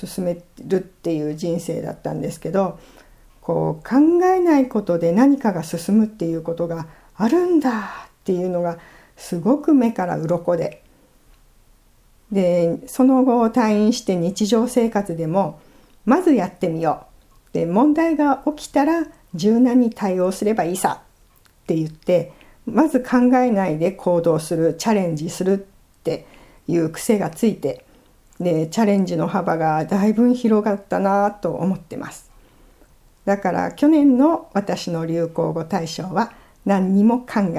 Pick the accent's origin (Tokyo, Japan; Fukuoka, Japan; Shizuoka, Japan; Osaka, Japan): Fukuoka, Japan; 確かに博多っ子気質で、まあ、口調はきつい方だとは思います。